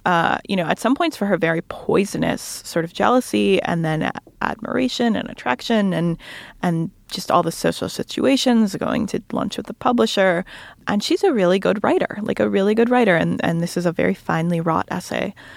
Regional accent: Midwest, United States; I'm from the Midwest, like Franzen.

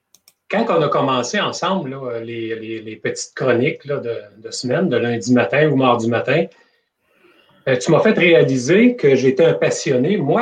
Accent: Amos, Quebec, Canada; Moi, je suis originaire d'Amos, puis j'ai fait des études en technique forestière.

